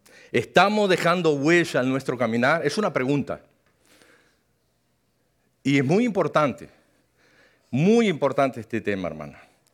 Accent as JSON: {"language": "Spanish", "country": "Uruguay", "said": "yo pude manejar en mi país, Uruguay"}